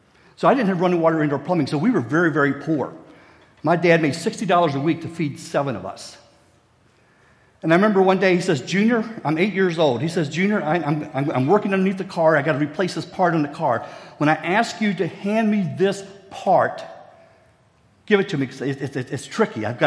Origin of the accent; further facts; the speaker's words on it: West Virginia, United States; now in Oshkosh, United States; where I grew up in West Virginia, I did not have running water or indoor plumbing until I moved to Oshkosh, Wisconsin in 1976.